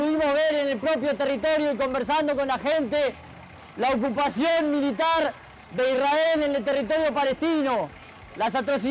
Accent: Uruguay; hoy en día como pueblos uruguayos decimos de qué lado estamos.

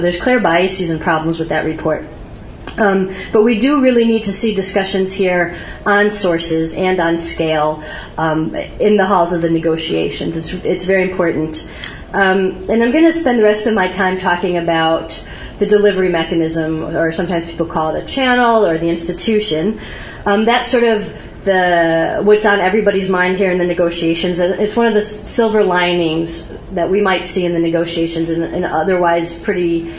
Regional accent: United States; I'm from the United States, and I'll say we don't look very nice right now.

